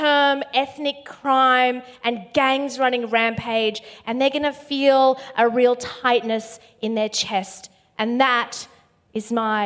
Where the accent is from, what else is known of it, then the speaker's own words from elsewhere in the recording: Spain; I'm Spanish.